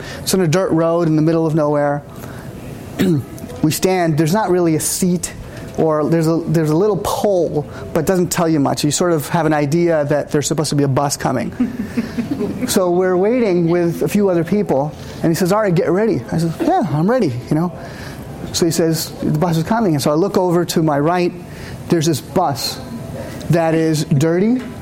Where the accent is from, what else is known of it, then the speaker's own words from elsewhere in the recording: New York City, New York, United States; And I said, no, I'm a New Yorker.